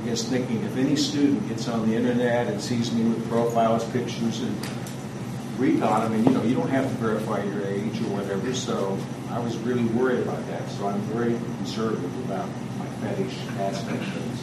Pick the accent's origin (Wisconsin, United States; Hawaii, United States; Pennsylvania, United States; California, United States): California, United States; Vista; from North County, Vista.